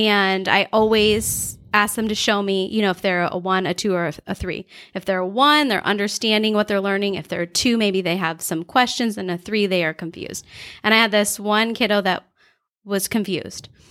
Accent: Alliance, United States; born there; also born or lived in Hawaii / Germany; Well, I was born in Alliance, but I lived 8 years in Hawaii. 8 years in Germany.

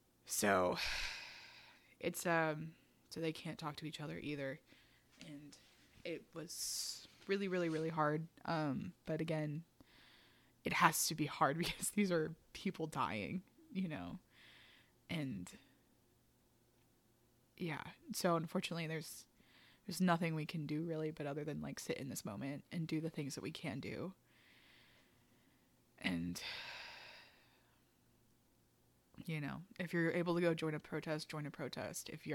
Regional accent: United States; And we're American, so it's like, what were our perspectives on it and everything?

